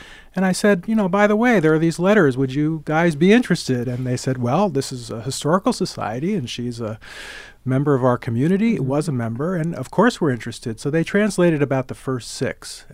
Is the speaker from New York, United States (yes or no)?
yes; Great Neck, New York, United States; These letters were in the attic of the house I grew up in Great Neck.